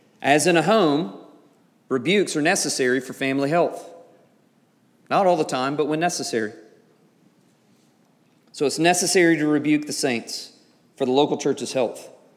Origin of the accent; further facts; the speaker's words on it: Deep South, United States; But growing up in the Deep South, I know many people who heard sexist or racist things being said by older members of their families.